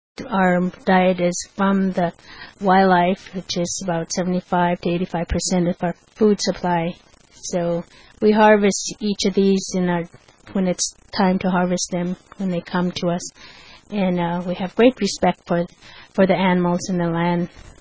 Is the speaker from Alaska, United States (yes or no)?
yes; Fort Yukon, Alaska, United States; I'm a Kuchin Indian. I was born and raised in Fort Yukon, Alaska